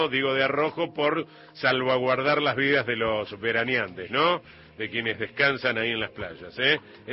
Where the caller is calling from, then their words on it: San José de la Dormida, Córdoba, Argentina; de San José de la Dormida.